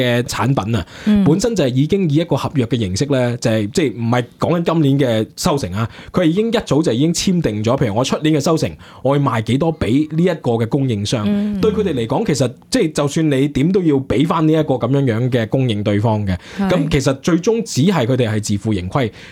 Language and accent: Cantonese; Australia; 因为羊不嬲对于我哋澳洲人嚟讲咧，羊肉系一种副产品嚟嘅啫嘛